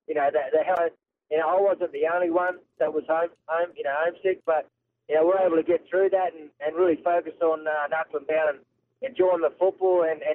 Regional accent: Mount Isa, Queensland, Australia; I'm born and raised in Mount Isa.

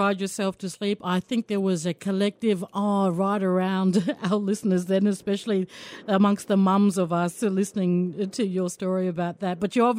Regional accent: Queensland, Australia; now in Brisbane, Australia; I remember when I first moved down to Brisbane, I'm from the Torres Strait, so even smaller community than Mount Isa or Townsville

